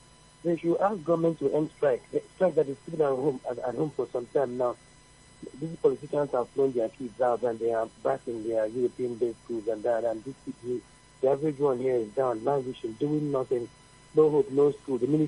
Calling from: Enugu, Enugu State, Nigeria; I'm calling from Enugu.

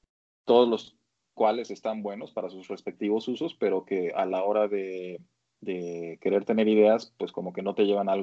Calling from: Mexico City, Mexico; En la Ciudad de México.

